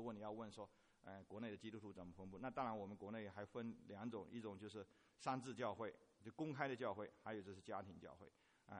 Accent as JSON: {"language": "Chinese", "region": "Fujian", "country": "China", "tie": "born or raised there", "said": "像我们福建老家那个地方，虽然也有的山海拔到1000多米高的，可是普遍来说都是海拔500米以下的"}